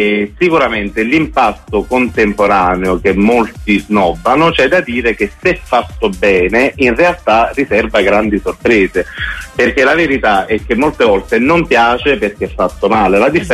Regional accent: Naples, Campania, Italy; non perché sono napoletano

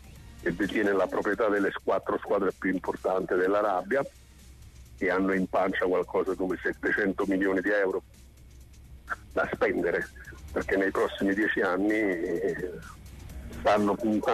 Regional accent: Southern Italy, Italy; noi siamo terroni del sud. E quindi siamo per antonomasia pastari.

